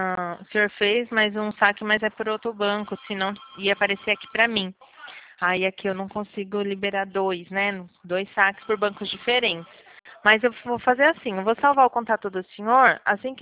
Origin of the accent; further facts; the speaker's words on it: Itu, São Paulo, Brazil; Interior de São Paulo, cidade de Itu